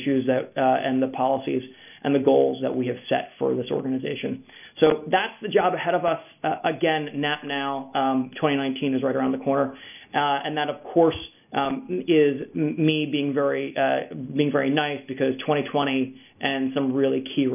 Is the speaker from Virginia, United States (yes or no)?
yes; Virginia, United States; And my home state, I worked my race election morning, and people are fired up in Virginia.